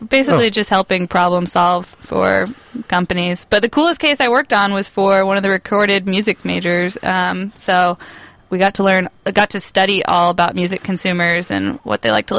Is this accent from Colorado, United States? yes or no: no; West Chester, Pennsylvania, United States; I'm originally from Westchester, Pennsylvania.